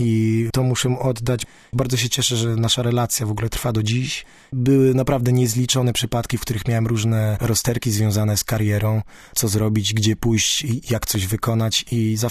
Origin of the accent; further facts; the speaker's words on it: Szczecin, West Pomeranian Voivodeship, Poland; w rodzinnym Szczecinie będę. Raz do roku co najmniej muszę zagrać w rodzinnym mieście